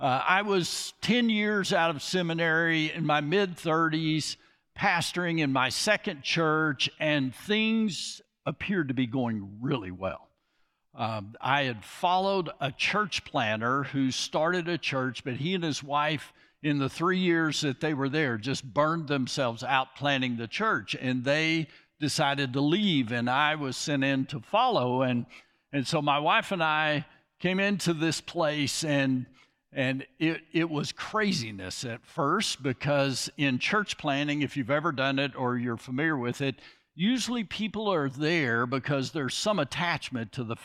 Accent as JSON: {"language": "English", "town": "Lubbock", "region": "Texas", "country": "United States", "said": "I bring you greetings from the far reaches of West Texas. When I tell people, when they ask, where are you from? And I say Lubbock"}